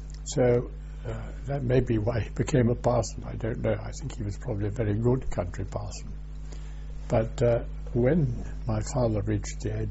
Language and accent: English; Hong Kong; born there; I was born in Hong Kong, because my parents lived there for a very long time, my father for nearly 50 years.